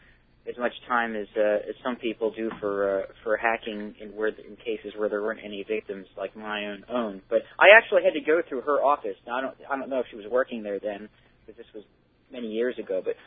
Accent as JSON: {"language": "English", "region": "Nebraska", "country": "United States", "tie": "born there", "said": "I was born in Nebraska"}